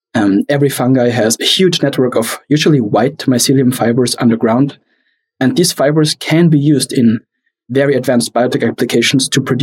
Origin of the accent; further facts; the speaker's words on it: Austria; English is a second language; but I'm from Austria, but we are off the German language, I would say.